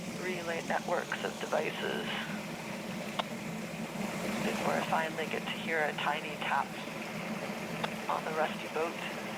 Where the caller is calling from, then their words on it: California, United States; I am sitting in the San Francisco Bay Area, listening to your voices.